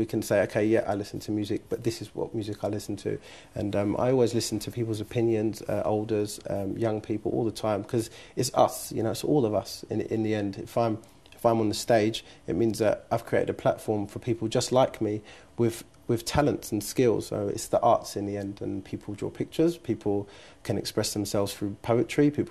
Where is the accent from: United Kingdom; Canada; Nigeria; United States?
United Kingdom; I think in terms of as being a British Muslim, we do.